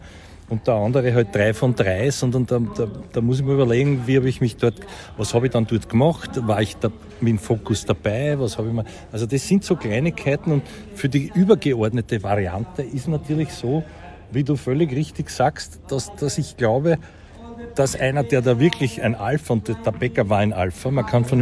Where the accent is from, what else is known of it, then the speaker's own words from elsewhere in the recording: Sweden; Ja, also ich als Schwede, ich tue mich schwer